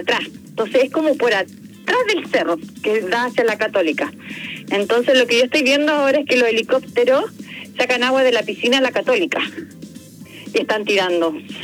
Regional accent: Concepción, Biobío, Chile; Te mando muchos saludos, y también soy de Concepción, así que mis hermanas también te adoran

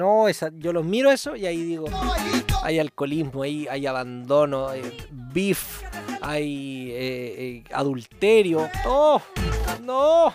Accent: Puerto Montt, Los Lagos, Chile; born there; ¿Sabéis que yo nací en Puerto Montt? ¿Nací en Puerto Montt? 13 de septiembre del 91.

